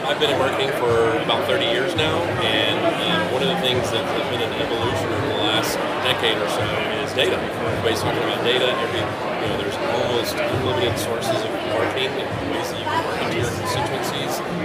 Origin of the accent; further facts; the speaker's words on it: Houston, Texas, United States; So we're both from Houston area, and this has always been our home